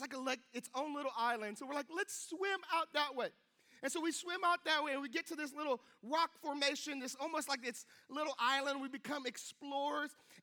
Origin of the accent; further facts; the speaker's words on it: Hawaii, United States; I'm originally from Hawaii, and growing up in Hawaii, like just the island, we love going to the beach, okay?